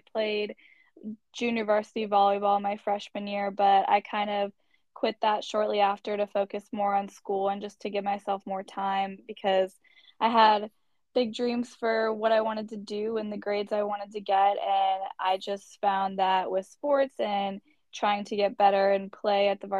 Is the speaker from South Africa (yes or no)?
no; Raleigh, North Carolina, United States; also born or lived in Minnesota; I'm from Raleigh, North Carolina, and I went to high school at Ravenscroft School, and I have been there since fifth grade. Before that, I lived in Minnesota, and I did most of elementary school there, and we moved down here in 2015